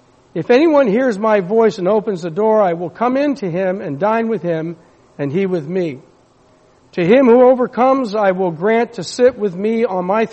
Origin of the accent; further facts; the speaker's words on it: England, United Kingdom; I'm from England.